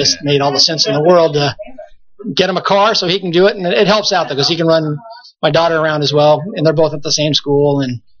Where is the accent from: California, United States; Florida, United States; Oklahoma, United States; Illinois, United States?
California, United States; Arcadia; That's my home. You know, I'm from Arcadia, so.